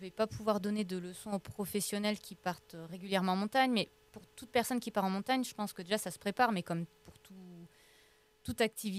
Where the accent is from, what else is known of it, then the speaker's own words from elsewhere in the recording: Les Deux Alpes, Auvergne-Rhône-Alpes, France; also born or lived in Brest; À la base, je suis des Deux Alpes, une station qui est de l'autre côté des montagnes. Et j'ai un petit peu déménagé quand j'étais plus jeune et j'ai fait notamment 10 ans à Brest. Donc toute mon adolescence et le début de mes études.